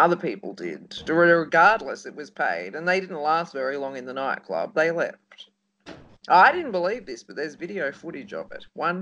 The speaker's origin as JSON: {"language": "English", "country": "Australia", "said": "And I'm an Aussie woman, you know, so that just says a lot."}